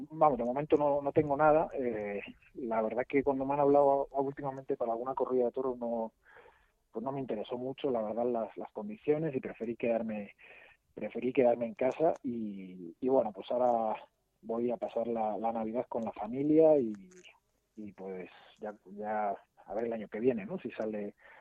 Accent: Salamanca, Castile and León, Spain; sobre todo, pues bueno, mi tierra, ¿no? Que es Salamanca

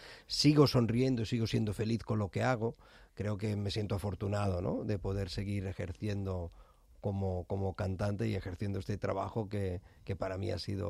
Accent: Sabadell, Catalonia, Spain; Se pensaban que era italiano y incluso en alguna entrevista me decían, pero es que hablas muy bien español, pero si soy de Sabadell.

